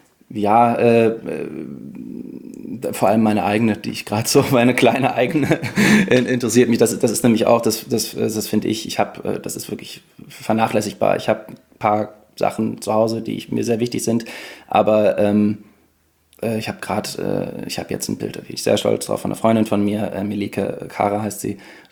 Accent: North Rhine-Westphalia, Germany; ich komme ja aus der Nähe von Köln

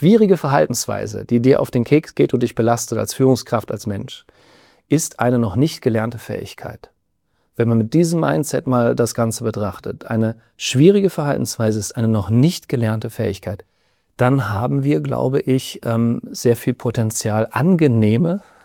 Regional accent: Rhineland-Palatinate, Germany; Ich komme aus dem Westerwald, ich habe eine SCH-CH-Schwäche

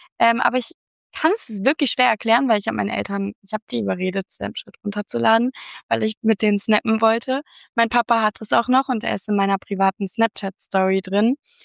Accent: Hamburg, Germany; ich wohne in Hamburg, eine Stadt, oder nee, ich komme aus Hamburg, eine Stadt, in der sehr viele Influencer und bekannte Leute wohnen.

